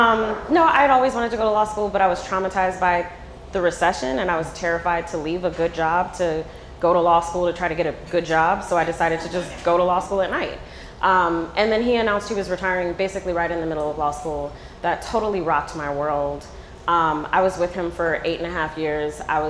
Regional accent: Stone Mountain, Georgia, United States; So I'm from Stone Mountain, Georgia. I went to Howard University.

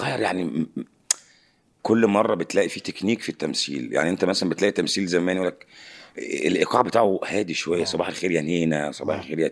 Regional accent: Warraq, Giza Governorate, Egypt; انا من الوراق. ماليش علاقه بالنوب

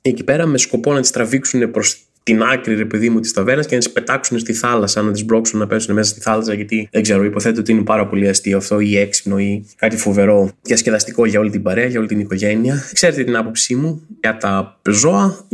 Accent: Rethymno, Crete, Greece; Α, είμαι και εγώ από το Ρέθυμνο

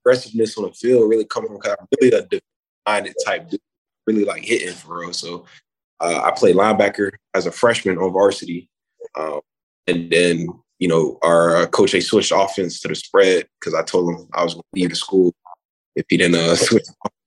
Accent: Wellington, Florida, United States; it's like right next to West Palm Beach, it's the same thing essentially. Yeah, I grew up there.

